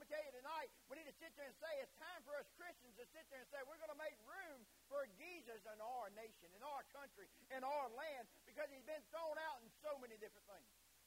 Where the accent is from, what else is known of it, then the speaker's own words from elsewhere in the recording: United States; also born or lived in Bolivia; Proud to be an American. I thank God I'm an American citizen. I thank God I live in the country that is free. I have lived in different countries.